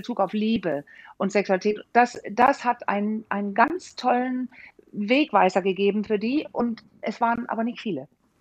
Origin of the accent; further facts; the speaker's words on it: Denmark; now in Germany; weil ich bin ja Dänin und bin auch so in so einer entspannten Stimmung aufgewachsen.